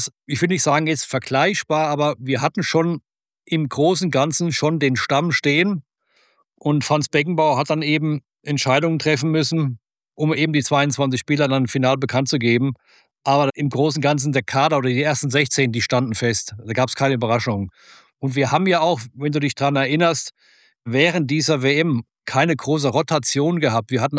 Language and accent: German; Frankfurt, Hesse, Germany; ich komme ja aus Frankfurt, das sind, glaube ich, 15 Kilometer bis zum Römer.